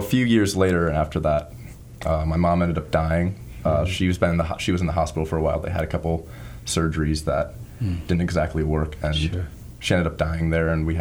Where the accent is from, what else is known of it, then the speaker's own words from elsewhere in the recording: Illinois, United States; I was born actually in Illinois, and I was raised there with my parents and everything